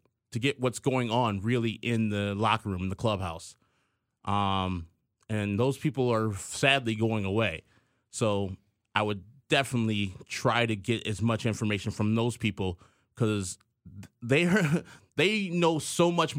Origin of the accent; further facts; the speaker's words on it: Illinois, United States; We grew up here in Illinois with Republicans who I disagreed with, but also I respected.